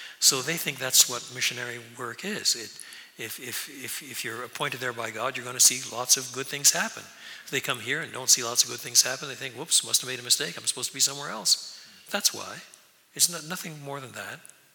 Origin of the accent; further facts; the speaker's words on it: Quebec, Canada; Well, I was brought up in French Canada. Canada is about one-third French, two-thirds English. I was brought up on the French part.